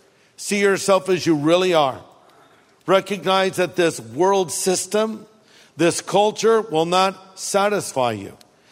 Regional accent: California, United States; I grew up here in California, ate hamburgers, french fries, and them all.

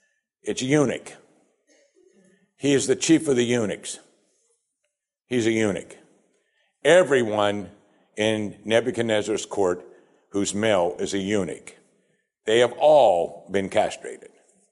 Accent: Pennsylvania, United States; growing up in Western Pennsylvania, I lived among the Amish

